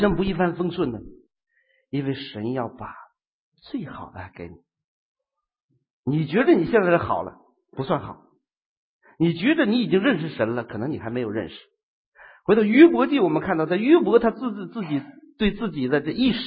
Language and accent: Chinese; China; 按照我们中国人的传统要写的话